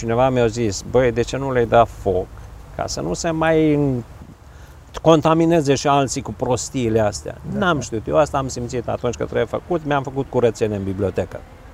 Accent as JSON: {"language": "Romanian", "town": "Oravița", "region": "Caraș-Severin", "country": "Romania", "tie": "born or raised there", "said": "încă de mic copil am crescut la Oravița"}